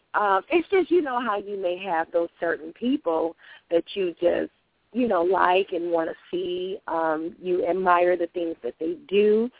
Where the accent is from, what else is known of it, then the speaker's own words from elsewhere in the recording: Detroit, Michigan, United States; I really enjoyed you when you were here Saturday in Detroit. I'm from Detroit.